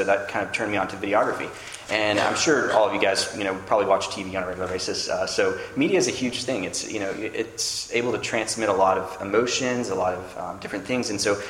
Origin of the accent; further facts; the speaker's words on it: Scotland, United Kingdom; born there; I was born in Scotland. That's where my name comes from.